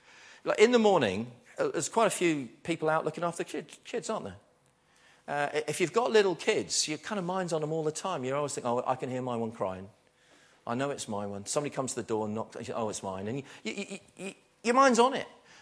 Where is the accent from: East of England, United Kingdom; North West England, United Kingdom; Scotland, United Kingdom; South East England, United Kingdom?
East of England, United Kingdom; Now, I know I come from East Anglia.